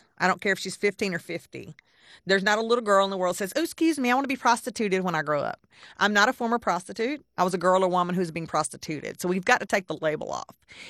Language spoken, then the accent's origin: English; Carrollton, Georgia, United States; also born or lived in Newnan; I was born in Noonan, Georgia, and raised in Carrollton in Atlanta. I was trafficked so much to Birmingham, it became home.